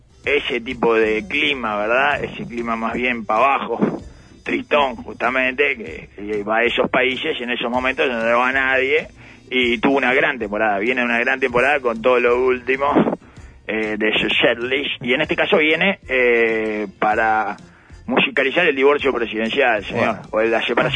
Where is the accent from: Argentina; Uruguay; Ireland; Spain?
Uruguay; Soy un chimentero uruguayo.